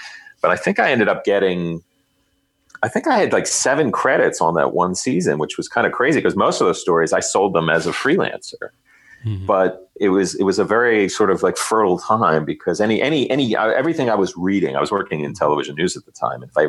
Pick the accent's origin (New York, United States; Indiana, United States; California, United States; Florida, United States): Florida, United States; that was growing up in Florida.